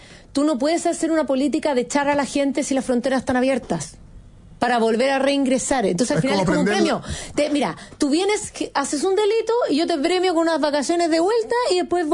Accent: Chile; nosotros como Estado chileno

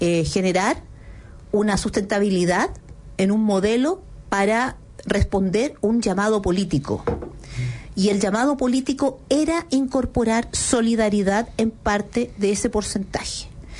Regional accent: Chile; a ese acuerdo llegamos como chilenos

